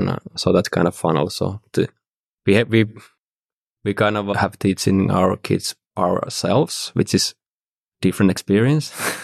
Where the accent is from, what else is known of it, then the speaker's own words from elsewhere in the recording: Finland; I'm actually from like a small, let's say, farmhouse next to like a smaller city.